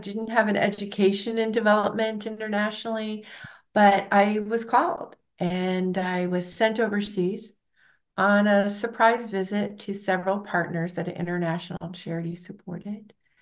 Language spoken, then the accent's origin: English; Maryland, United States; also born or lived in Virginia; now in Florida, United States; Well, I grew up in Maryland and Virginia for my early childhood